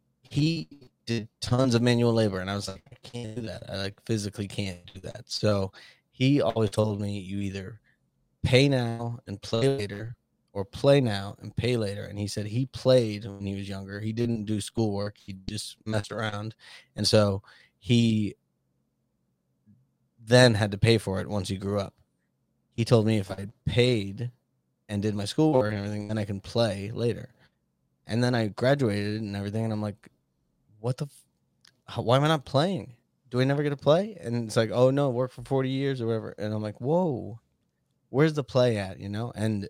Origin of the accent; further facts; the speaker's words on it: Boston, Massachusetts, United States; And then also, I'm from Boston, and we sound, the closer we are to you, the more we drop our tone